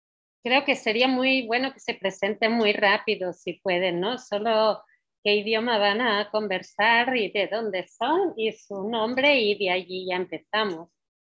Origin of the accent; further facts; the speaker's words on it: Barcelona, Catalonia, Spain; now in Ecuador; yo soy de Barcelona, vivo 18 años ya aquí en Ecuador